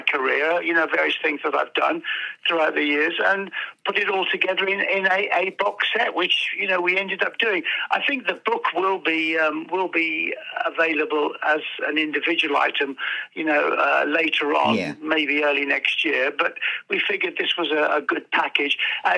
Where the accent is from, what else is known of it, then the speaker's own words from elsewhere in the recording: Birmingham, West Midlands, United Kingdom; And I remember growing up in Handsworth Wood.